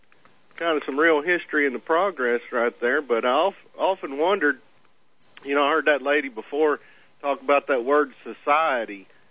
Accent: Memphis, Tennessee, United States; You know, I grew up there in Memphis back when they shot Martin Luther King in 68

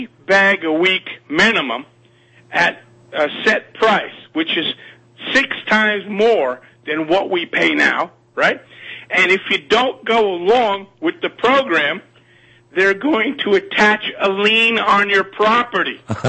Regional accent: Brooklyn, New York, United States; now in Mount Carmel, United States; And I'm from Brooklyn, and these guys are living in the Stone Age

